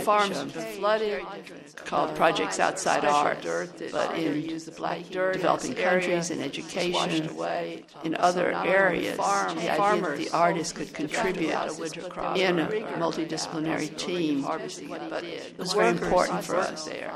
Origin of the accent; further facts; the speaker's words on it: Nashville, Tennessee, United States; This morning I was talking to my friend Liz Worthen, whom I grew up with in Nashville